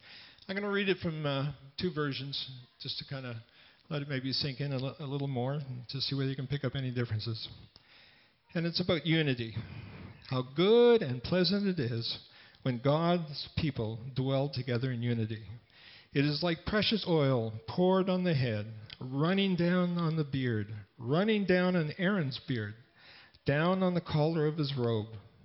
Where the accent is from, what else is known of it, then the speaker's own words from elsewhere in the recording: Winnipeg, Manitoba, Canada; I said, I'm from Winnipeg.